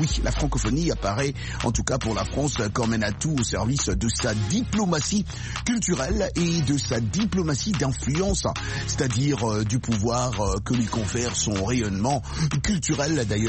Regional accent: Kinshasa, DR Congo; Ngaliema. Oui, ça c'est mon quartier. C'est là où j'ai grandi, hein. Ngaliema, Mbinza, Pigeon.

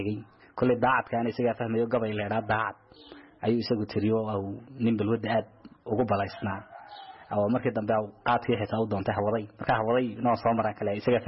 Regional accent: Djibouti; now in Borama, Somalia; anagu kulley waxaan ka imid dalka Jamhuuriyadda Djibouti

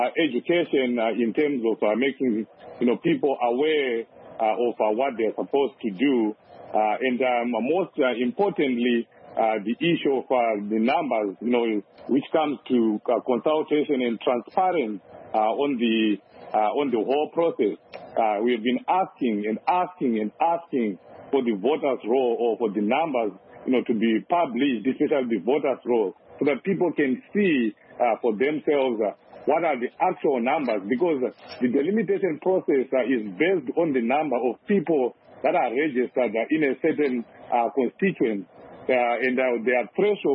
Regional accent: Highfield, Harare, Zimbabwe; I grew up in Highfield, born and bred in Highfield.

